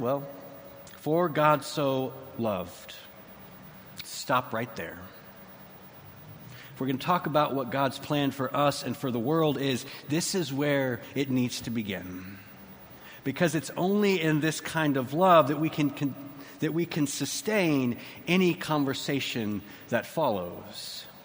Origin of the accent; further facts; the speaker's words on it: Texas, United States; I have heard that numerous times growing up in Texas and in the South.